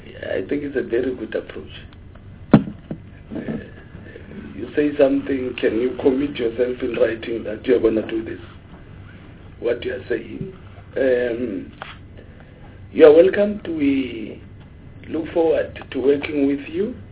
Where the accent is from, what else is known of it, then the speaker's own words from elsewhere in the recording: Free State, South Africa; I'm born and bred in the Eastern Free State, but originally from KZN.